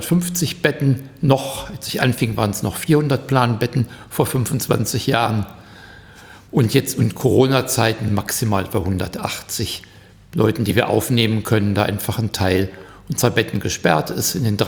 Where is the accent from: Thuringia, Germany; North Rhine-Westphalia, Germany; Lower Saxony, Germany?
North Rhine-Westphalia, Germany; Hagen; now in Bünde, Germany; Ja, Hagener.